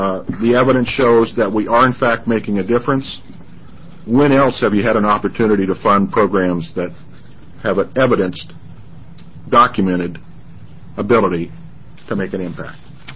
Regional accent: Oregon, United States; So what a pleasure it is, and how proud I am to be from Oregon.

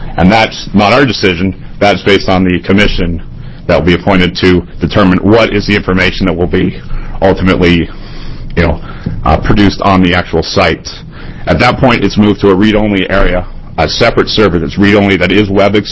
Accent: Beaverton, Oregon, United States; So, I'm a son of Oregon. I grew up in Beaverton, graduated from Sunset High School, Eagle Scout, all that stuff. Went off back east to college at Johns Hopkins

